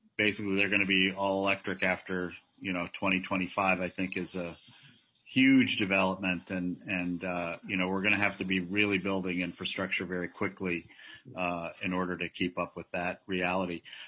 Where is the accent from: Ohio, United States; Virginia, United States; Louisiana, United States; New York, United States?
Ohio, United States; Cincinnati; I was looking carefully at your navigation app study in Cincinnati, which is my hometown. Didn't seem like I looked at the map. It didn't seem like that study was near the house I grew up in.